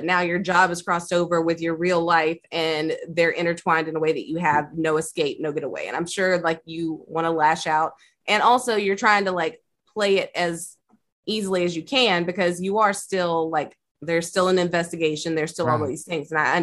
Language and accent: English; Alabama, United States; also born or lived in Georgia; I grew up in Alabama and Georgia.